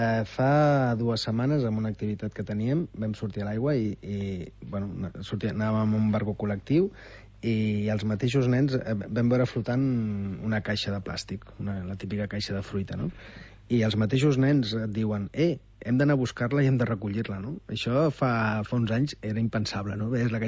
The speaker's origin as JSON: {"language": "Catalan", "town": "Tarragona", "region": "Catalonia", "country": "Spain", "said": "jo haig de confessar que sóc de Tarragona"}